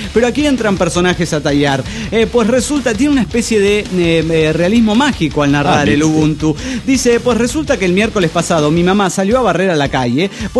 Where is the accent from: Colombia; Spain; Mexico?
Mexico; de México.